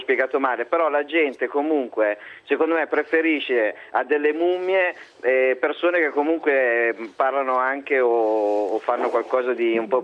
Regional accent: Piedmont, Italy; Viva la Valsesia, la saluto tutta, perché la Valsesia è la mia terra.

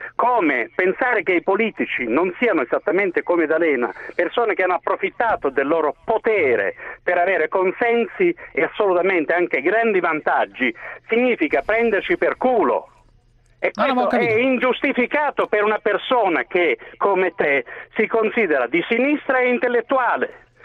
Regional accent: Bari, Apulia, Italy; Io sono di Bari.

